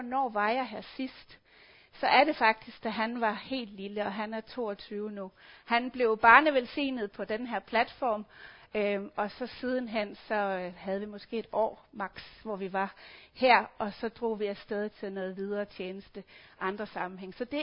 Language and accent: Danish; Region of Southern Denmark, Denmark; Jeg er opvokset i KF, dog på den fynske side.